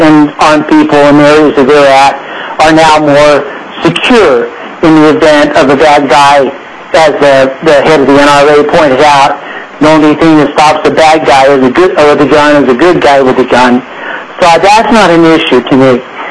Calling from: Palmer, Alaska, United States; Yes, this is … I'm calling from Palmer.

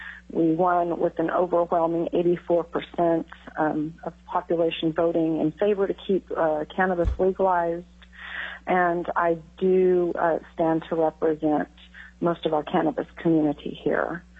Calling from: Kenai Peninsula Borough, Alaska, United States; I'm calling from the Kenai Peninsula Borough.

